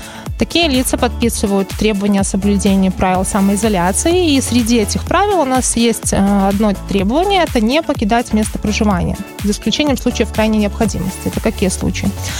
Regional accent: Grodno, Grodno Region, Belarus; первым населенным пунктом стал мой родной город Гродно

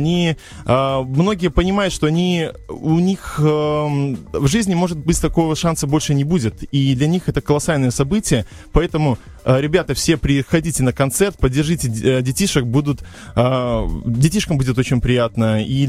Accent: Babruysk, Mogilev Region, Belarus; я сам родом из Бобруйска

